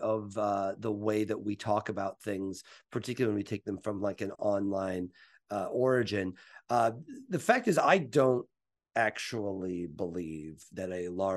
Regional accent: Mattoon, Illinois, United States; You know, I grew up in Mattoon, Illinois, about an hour south of Champaign, grew up watching every Illini basketball game.

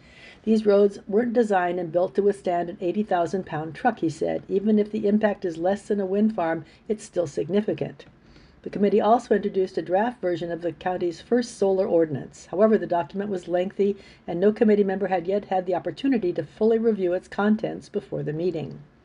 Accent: Mooresville, Indiana, United States; I actually grew up in the Mooresville area, kind of Indianapolis area … I'm from Indy, but I went to school in Mooresville, so that's where all of my friends and family kind of have their ties.

